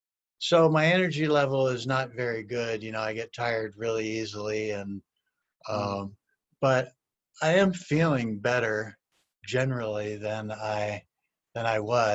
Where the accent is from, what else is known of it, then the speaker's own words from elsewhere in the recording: Pennsylvania, United States; I'm from Pennsylvania.